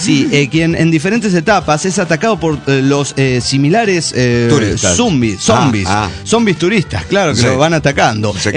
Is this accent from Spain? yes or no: no; Chiapas, Mexico; Siento mi chiapanicidad